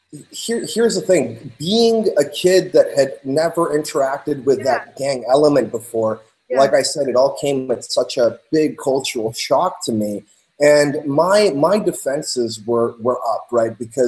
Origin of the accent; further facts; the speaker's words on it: Greece; I'm from Greece